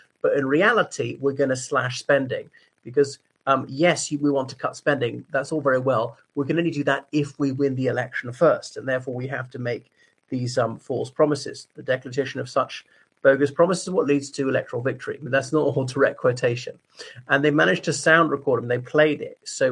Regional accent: Ireland; o everybody … from Ireland.

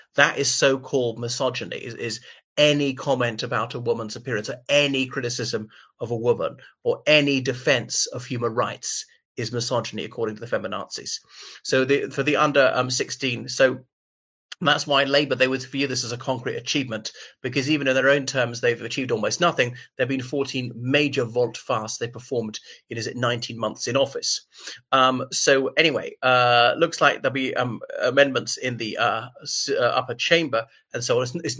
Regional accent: Ireland; from Ireland.

